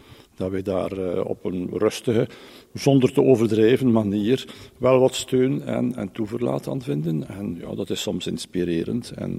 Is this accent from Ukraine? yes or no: no; Bruges, West Flanders, Belgium; En als bruggelingen